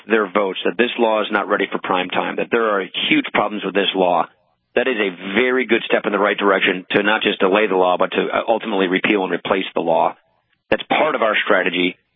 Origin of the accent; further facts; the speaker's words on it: Wisconsin, United States; I come from Wisconsin. The dairy industry is one of those industries.